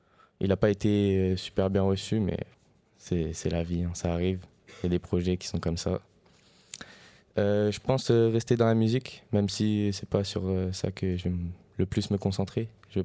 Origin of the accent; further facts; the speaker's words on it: Kinshasa, DR Congo; born there; moved away; also born or lived in Belgium; Je suis né à Kinshasa, donc au Congo. J'ai dû fuir du Congo pour aller en Belgique parce qu'il y avait la guerre.